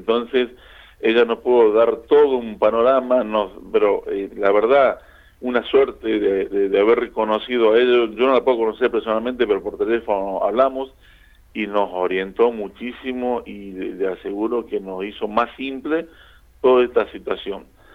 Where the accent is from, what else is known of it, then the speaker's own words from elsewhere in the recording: Córdoba, Argentina; moved away as an adult; now in Patagonia, Argentina; yo soy oriundo de Córdoba. Ajá. Pero ya hace 30 años que estoy en la Patagonia, ¿sí?